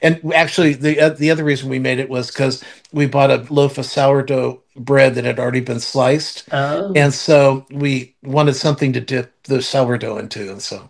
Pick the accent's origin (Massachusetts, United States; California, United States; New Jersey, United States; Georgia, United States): California, United States; I'm from California, and you can put it in a taco shell